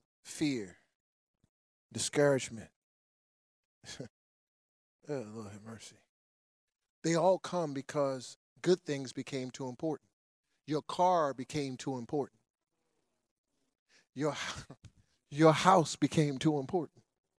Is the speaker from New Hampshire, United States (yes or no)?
no; Park Heights, Maryland, United States; I grew up in Park Heights, and you grew up in Park Heights, you would go to Cinderella's. Cinderella's is where you went and got your sneakers.